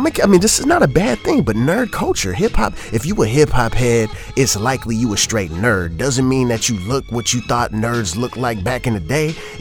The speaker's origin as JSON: {"language": "English", "region": "Hawaii", "country": "United States", "said": "I'm Hawaiian, so obviously those are pretty tight for me specifically"}